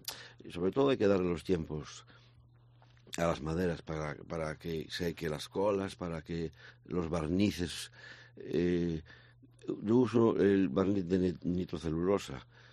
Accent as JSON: {"language": "Spanish", "region": "Galicia", "country": "Spain", "tie": "born there", "said": "yo nací en el Puente de Caranza."}